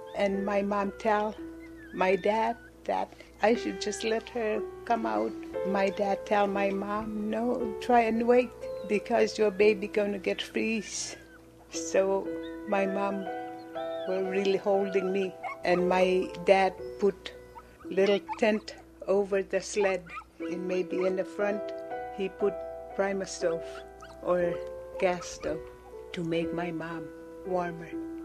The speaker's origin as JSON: {"language": "English", "town": "Wales", "region": "Alaska", "country": "United States", "tie": "born or raised there", "said": "I was raised in Wales. Old village, there's a dome, and there used to be old Khajgi."}